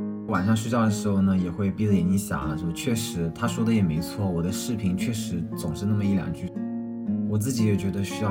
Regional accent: Ganzhou, Jiangxi, China; accent: Ganzhou dialect; 加一些我们赣州话的元素啊

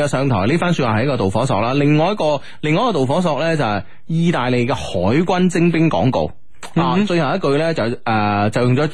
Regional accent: Guangzhou, Guangdong, China; 咁我哋广州嘅经常有句说话

